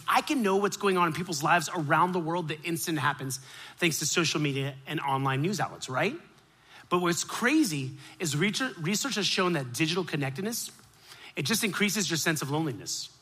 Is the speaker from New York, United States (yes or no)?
no; Miami, Florida, United States; Absolutely, I grew up in Miami.